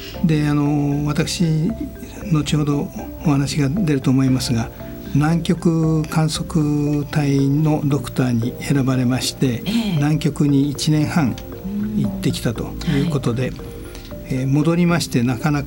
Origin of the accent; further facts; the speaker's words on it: Shinjuku, Tokyo, Japan; ずっと新宿区、新宿生まれ新宿育ちという形になります、